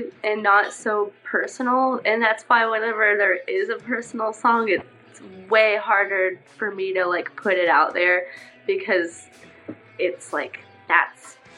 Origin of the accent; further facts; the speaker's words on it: Texas, United States; Oh, yeah. We're from Texas.